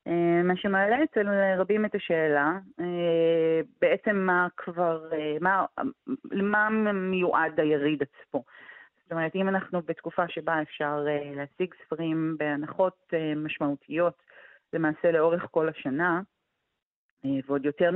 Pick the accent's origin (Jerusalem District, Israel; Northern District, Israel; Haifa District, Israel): Jerusalem District, Israel; Jerusalem; כשאני גדלתי בירושלים